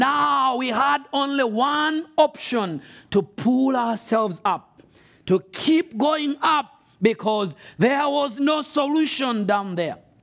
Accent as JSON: {"language": "English", "country": "Rwanda", "said": "I'm here from Rwanda, and I came with my brother here."}